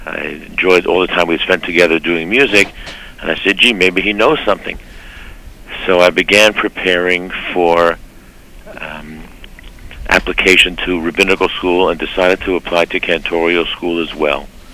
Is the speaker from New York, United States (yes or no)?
yes; Brooklyn, New York, United States; So I grew up in Brooklyn at the East Midwood Jewish Center.